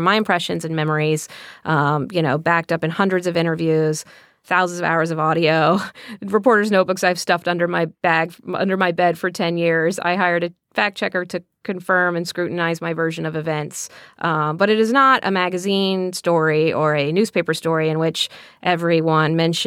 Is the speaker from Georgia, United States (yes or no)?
no; Texas, United States; when I was growing up in Texas, I really saw myself in Chelsea.